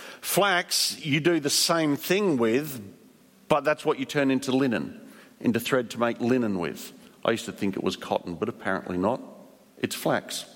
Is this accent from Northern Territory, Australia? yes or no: yes; Darwin, Northern Territory, Australia; I grew up in Darwin.